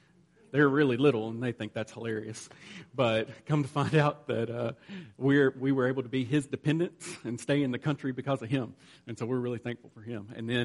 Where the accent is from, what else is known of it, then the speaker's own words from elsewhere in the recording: Lexington, Kentucky, United States; And I'm from Lexington, Kentucky, and began to attend Boyce College.